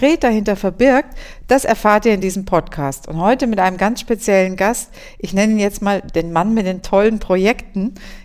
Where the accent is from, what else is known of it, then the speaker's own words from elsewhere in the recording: Bavaria, Germany; ich komme aus dem Landkreis Würzburg in Unterfranken